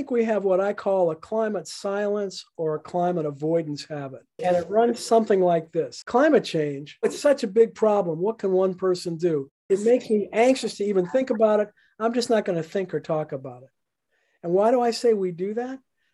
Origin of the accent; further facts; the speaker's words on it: New Orleans, Louisiana, United States; I was born and raised in New Orleans. I think of New Orleans as a place that I have special attachment to.